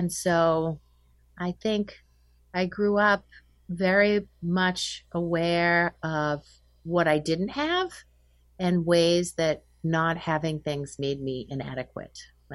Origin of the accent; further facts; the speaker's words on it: Winchester, Massachusetts, United States; Well, I grew up just north of Boston. I grew up in Winchester, Massachusetts, and I am the older daughter of two.